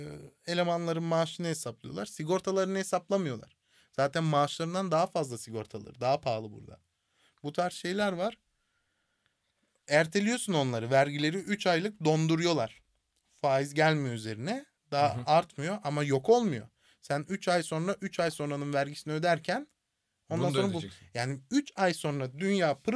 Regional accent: Germany; Doğma büyüme Almanyalıyım.

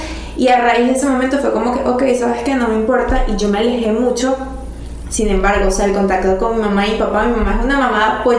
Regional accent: San Felipe, Yaracuy, Venezuela; now in Valencia, Venezuela; ya que en el 2015 yo me vine para Valencia. Yo soy de San Felipe, creo que también ustedes no lo sabían, yo no soy de acá

